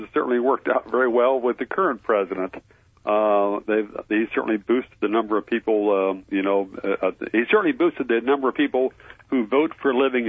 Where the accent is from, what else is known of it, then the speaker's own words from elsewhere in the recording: Ames, Iowa, United States; born there; I'm also from Iowa, sort of. I was born in Iowa.